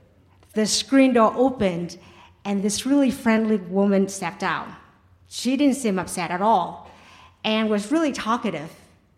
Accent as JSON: {"language": "English", "country": "Vietnam", "tie": "born or raised there", "lives_now": "United States", "said": "Growing up in Vietnam, I didn't even know what a lawn was. I thought of grass only as weeds. In Vietnamese, grass and weeds are called the same thing."}